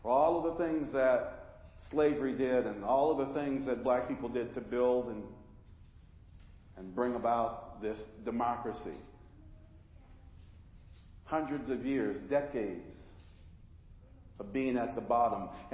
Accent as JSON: {"language": "English", "region": "Washington", "country": "United States", "tie": "born or raised there", "said": "I grew up in Madrona Park."}